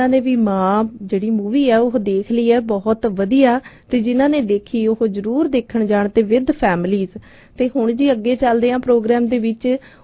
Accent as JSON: {"language": "Punjabi", "region": "Punjab", "country": "India", "said": "ਅਸੀਂ ਪੰਜਾਬ ਤੋਂ ਆਏ ਹਾਂ"}